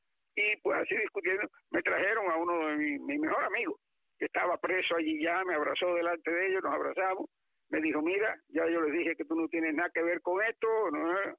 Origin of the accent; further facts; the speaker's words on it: Unión de Reyes, Matanzas, Cuba; que íbamos cogiendo rumbo hacia la ciudad de Matanzas, que distaba 31 kilómetros de Unión de Reyes, mi pueblo